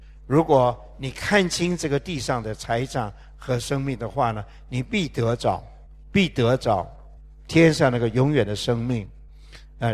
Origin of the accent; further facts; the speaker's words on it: China; 我们现在这个身体是必死的啊，我们中国人不大喜欢听死啊